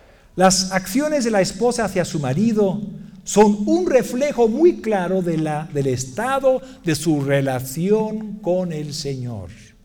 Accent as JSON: {"language": "Spanish", "country": "Mexico", "said": "Soy mexicano, ¿verdad? Chamba."}